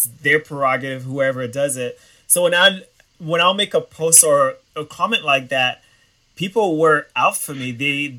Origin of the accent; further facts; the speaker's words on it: Boston, Massachusetts, United States; I'm from Boston, so it's pretty small.